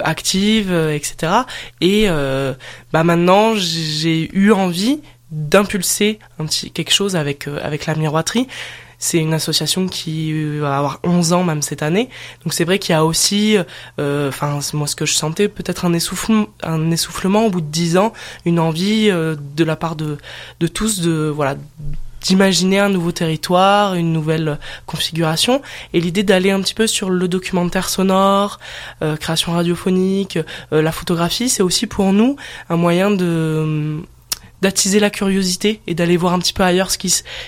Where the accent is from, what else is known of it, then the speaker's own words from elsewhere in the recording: Forcalquier, Provence-Alpes-Côte d'Azur, France; Alors moi, je viens de Fort-Calquier, hein, à la base.